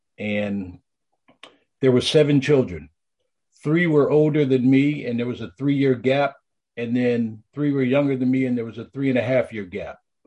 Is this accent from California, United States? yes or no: yes; Oakland, California, United States; also born or lived in East St. Louis; Okay, so I was born in East St. Louis, Missouri, and it must be some East thing going on because I was raised in East Oakland in California.